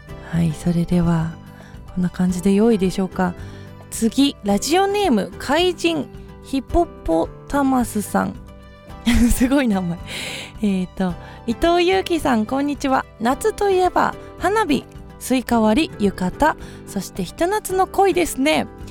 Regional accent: Nagano, Japan; 私はですね、長野県出身なので海がないんです。海なし県でずっと育っていたので、

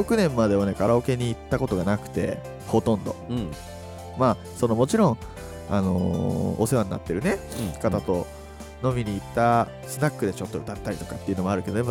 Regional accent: Shizuoka, Japan; 俺たちの地元の岩田浜松のねみんなにも、

